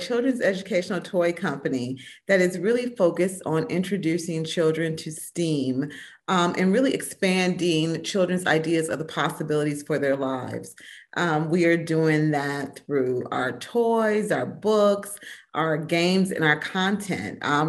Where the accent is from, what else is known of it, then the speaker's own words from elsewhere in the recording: Minnesota, United States; Growing up in Minnesota in the 70s, you know, being one of only a few Black girls in, you know, advanced placement classes or those kind of things.